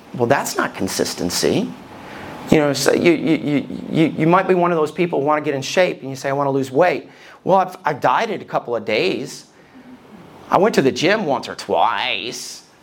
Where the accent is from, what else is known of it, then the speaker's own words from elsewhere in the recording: Alabama, United States; also born or lived in Detroit, Michigan; I was born in Detroit, Michigan. It's the armpit of Michigan. And I was born there, and then we went from Egypt to the Promised Land, Alabama, and that's where I grew up.